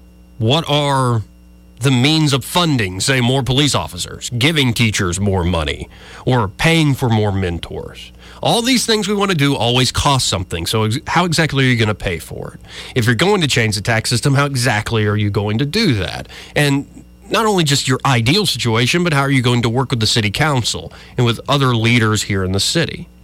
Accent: Montgomery, Alabama, United States; And it, because of his choice to retire here, this is why Montgomery is my hometown.

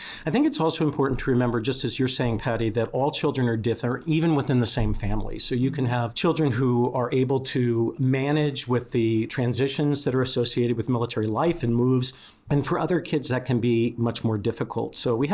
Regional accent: Fanwood, New Jersey, United States; So I grew up in a suburb of New York City in New Jersey, a small town called Fanwood.

